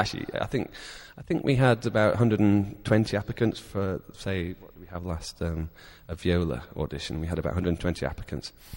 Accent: England, United Kingdom; I don't know if you can tell, but I'm not from America. I'm actually...

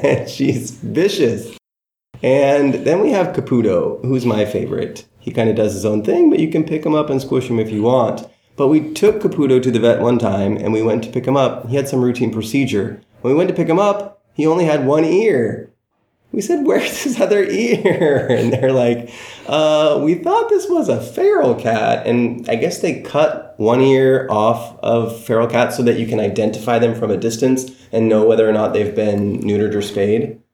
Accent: Oregon, United States; I grew up on Gardner Ridge Road, which is up the north bank of the Checo River, and my parents still live up there in the house I grew up in, and they have 3 acres and a lot of animals.

